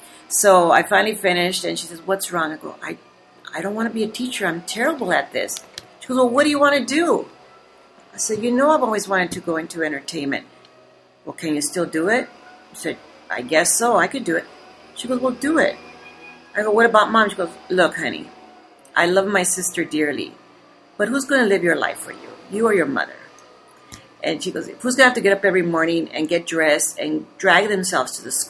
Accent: Los Angeles, California, United States; But we moved out here to Los Angeles when I was 6 years old, and I grew up in Lincoln Heights.

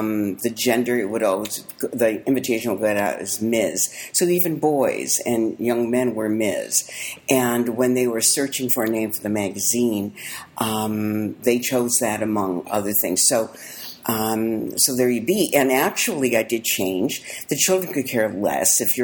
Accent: Milwaukee, Wisconsin, United States; I grew up in Milwaukee, that's in Wisconsin.

